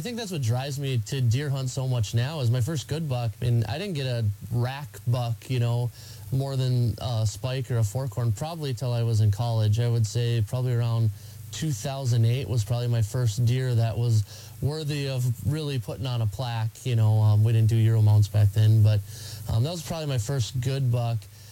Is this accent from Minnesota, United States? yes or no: yes; Minnesota, United States; You know, I grew up in Minnesota. You know, my parents were into it.